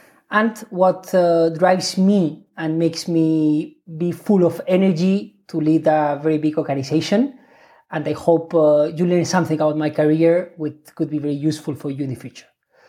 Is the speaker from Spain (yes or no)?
yes; Spain; English is a second language; moved away as an adult; now in London, United Kingdom; So, I mean, you can tell by my accent that I'm from Spain. So I went to school, I went to university in Spain.